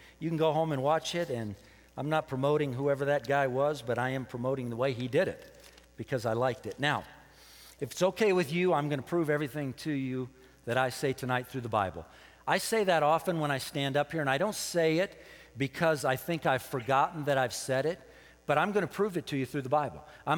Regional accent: California, United States; born there; I was born in Southern California not 2,000 years ago, 50 years ago

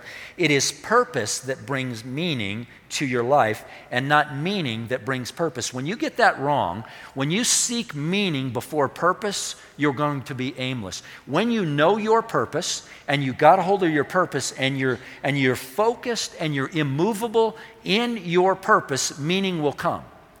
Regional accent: California, United States; when I was a kid, probably the two most popular games that we played growing up in Southern California were tag and Marco Polo.

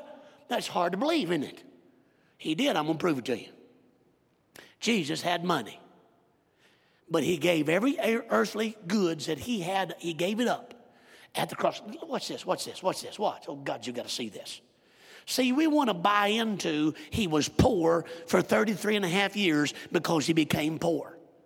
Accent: the South, United States; I don't know how it is in Colorado, but when I grew up in the South, if you had money, you wasn't spiritual.

